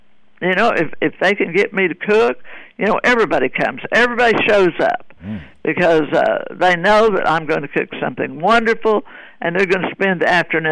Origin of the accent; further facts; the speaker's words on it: Texas, United States; I feel good every day that I'm a Texan